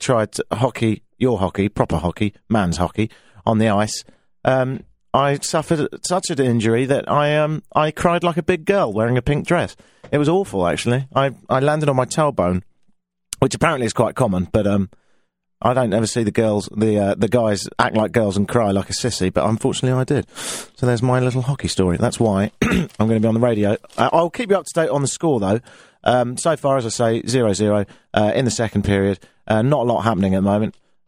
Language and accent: English; London, United Kingdom; moved away; Doing a pretty good job of faking it for 7 years in this country, and I think it's the real deal. I'm from London.